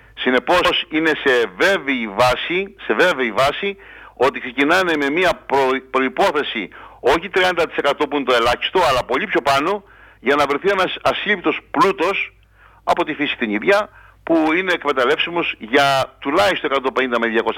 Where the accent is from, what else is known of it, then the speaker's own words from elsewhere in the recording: Heraklion, Crete, Greece; γιατί εγώ γεννήθηκα και μεγάλωσα εντός των τυχών του Ηρακλείου.